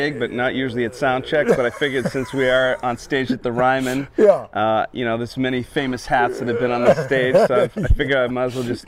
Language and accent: English; Winchester, Massachusetts, United States; this guy built this bass in my hometown in Winchester, Massachusetts.